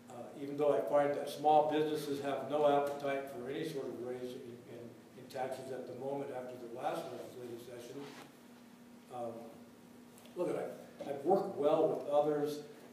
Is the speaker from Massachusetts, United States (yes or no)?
no; Yerington, Nevada, United States; My hometown in Yarrington, although it appears to be sleepy in time at the moment